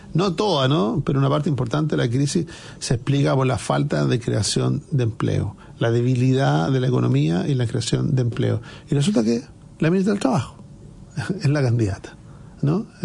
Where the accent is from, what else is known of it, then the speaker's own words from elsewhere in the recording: Chile; lenta como la nuestra, porque si fuera una economía boyante, ¿no? Pero no, una economía que está estancada como la chilena.